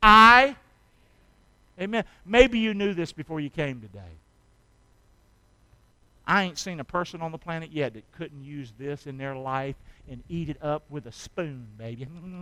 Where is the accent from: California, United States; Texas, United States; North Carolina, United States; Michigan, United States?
North Carolina, United States; Rockingham; I'm from Rockingham.